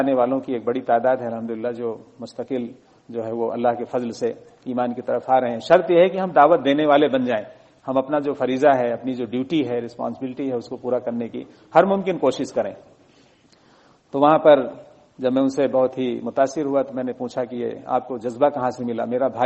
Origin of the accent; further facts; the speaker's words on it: Fatehpur, Uttar Pradesh, India; also born or lived in Allahabad; پھر وہیں میری ابتدائی تعلیم ہوئی، اس کے بعد میں فتح پور شہر سے میں نے ہائی اسکول کیا، پھر الہ آباد سے 11th-12th کیا